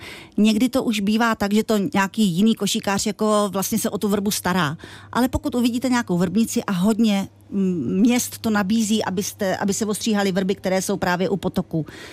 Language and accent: Czech; Moravia, Czechia; now in Trutnov, Czechia; Když jsme se nastěhovali do Trutnova, my jsme z Moravy